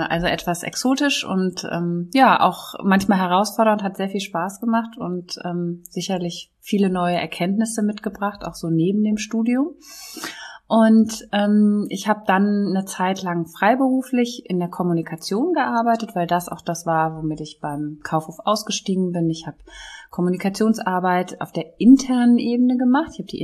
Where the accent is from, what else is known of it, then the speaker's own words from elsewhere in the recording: North Rhine-Westphalia, Germany; ich komme ja gebürtig hier aus der Nähe von Düsseldorf und dann bin ich zurückgegangen nach Köln. Das ist eigentlich die Heimatstadt meiner Mutter.